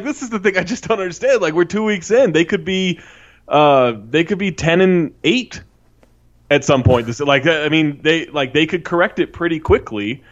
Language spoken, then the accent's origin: English; Sacramento, California, United States; also born or lived in Mississippi / San Diego / Minneapolis / Miami; now in Salt Lake City, United States; I'm from California. Grew up in Sacramento. Lived there most of my life. I've lived all over.